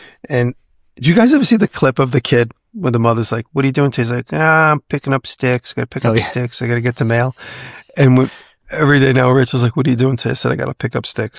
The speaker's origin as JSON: {"language": "English", "region": "New York", "country": "United States", "accent": "Long Island", "said": "I can't say that without my Long Island accent coming"}